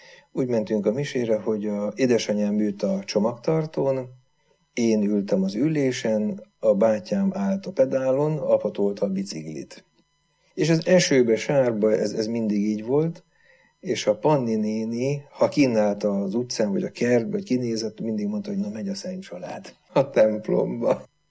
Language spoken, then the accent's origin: Hungarian; Vác, Pest, Hungary; Vácon a Kőkapu általános iskolába jártam. 8 osztály volt ott, ebből 6-an voltunk hittanosak.